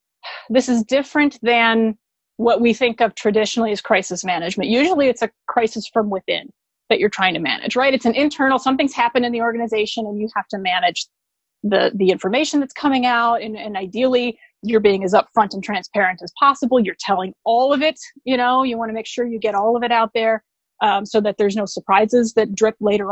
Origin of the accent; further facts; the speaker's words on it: Ohio, United States; back to my home state of Ohio and work for the state